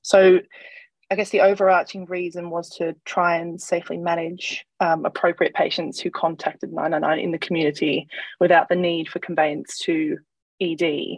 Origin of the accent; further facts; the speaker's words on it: Australia; moved away as an adult; now in London, United Kingdom; So I'm originally from Australia.